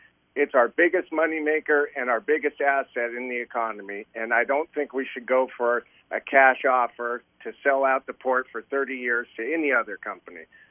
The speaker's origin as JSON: {"language": "English", "town": "Ketchikan", "region": "Alaska", "country": "United States", "tie": "born or raised there", "said": "I'm a lifelong Ketchikan resident, and I love my hometown."}